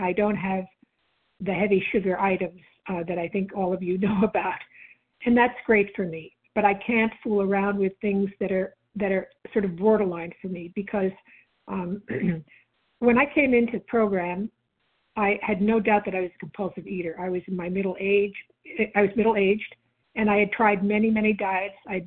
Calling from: New York, United States; I'm calling from New York.

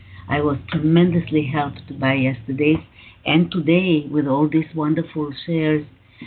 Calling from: Israel; I'm calling from Israel.

